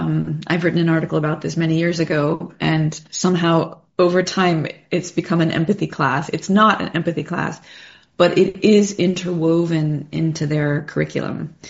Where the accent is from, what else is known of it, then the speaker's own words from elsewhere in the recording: United States; But that I have done myself as an American, I've integrated the reframing into my life